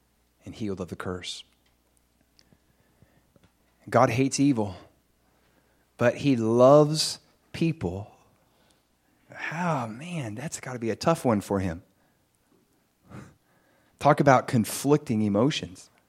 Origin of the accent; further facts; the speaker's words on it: the South, United States; so I'm from the South, so let's say nice cold sweet tea, right?